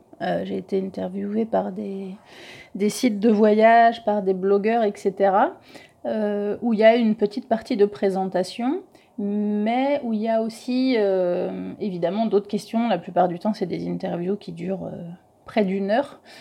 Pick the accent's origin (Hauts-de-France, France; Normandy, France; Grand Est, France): Grand Est, France; also born or lived in Paris; on en a eu marre de Paris parce qu'on n'est pas originaire de Paris ni l'un ni l'autre en fait. Moi je suis originaire des Ardennes